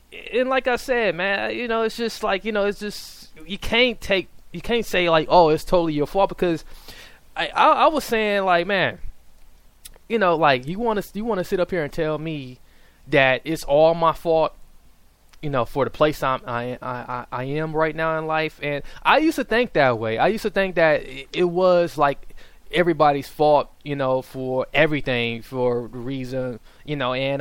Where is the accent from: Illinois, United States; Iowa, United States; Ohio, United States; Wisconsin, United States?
Wisconsin, United States; Milwaukee; I come from the hood. I come from the ghetto, man. I come from Milwaukee, Wisconsin, dude.